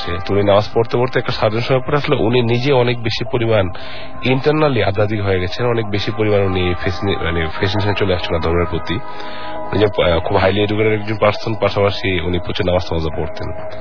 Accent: Comilla, Chittagong Division, Bangladesh; আমাদের দেশের বাড়ি কুমিল্লা।

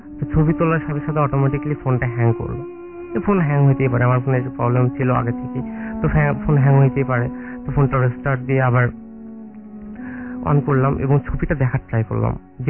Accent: Bogura, Rajshahi Division, Bangladesh; now in Dhaka, Bangladesh; বগুড়া থেকে এসেছি। আমি ঢাকা বিশ্ববিদ্যালয়ের চারুকলা অনুষদের একজন ছাত্র।

